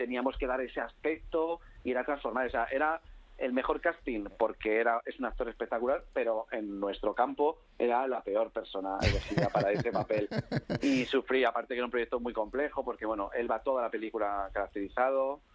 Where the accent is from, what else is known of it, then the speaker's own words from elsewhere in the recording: Spain; cuando era pequeño en España